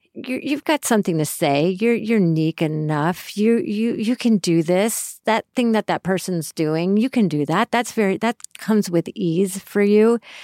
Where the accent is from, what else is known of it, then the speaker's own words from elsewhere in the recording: Syracuse, New York, United States; I grew up in Syracuse, New York.